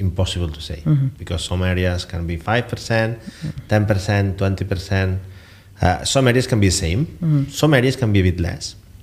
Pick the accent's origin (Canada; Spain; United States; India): Spain; Barcelona, Catalonia; I'm from Barcelona, and in Barcelona you have limited licenses.